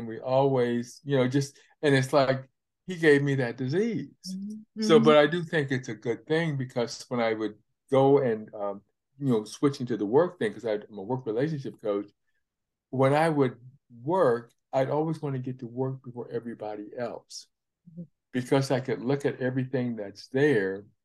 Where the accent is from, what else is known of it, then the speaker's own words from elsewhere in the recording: Illinois, United States; And we're all from Illinois